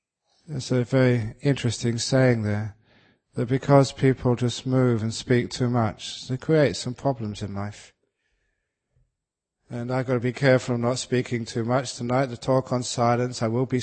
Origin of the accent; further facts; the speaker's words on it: London, United Kingdom; I remember as a kid growing up in London, which was a very, very noisy city.